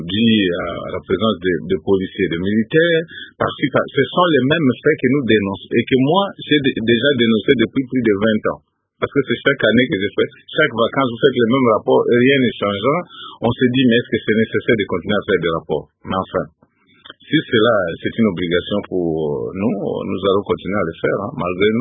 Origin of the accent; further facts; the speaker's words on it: Bomongo, Équateur, DR Congo; je suis de Bomongo à l'Équateur.